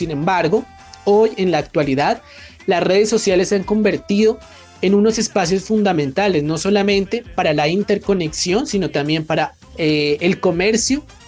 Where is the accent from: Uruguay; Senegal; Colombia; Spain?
Colombia; Pasto, Nariño; soy hijo, soy hermano, soy padre, soy pastuso.